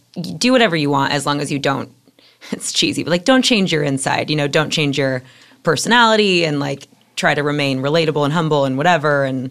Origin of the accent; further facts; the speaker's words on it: San Francisco, California, United States; so I'm from San Francisco, and that was never even a thing.